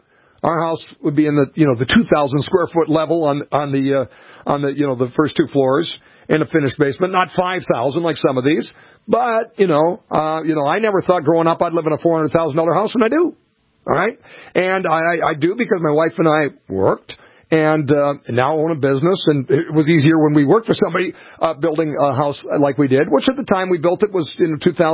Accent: Montevideo, Minnesota, United States; I remember when I was growing up in Montevideo, my folks looked at a house across from the high school.

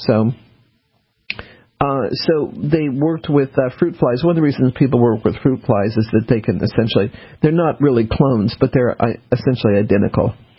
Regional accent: New Orleans, Louisiana, United States; born there; I actually, after Katrina, since I was born in New Orleans, wanted to go down to New Orleans over Christmas and help out.

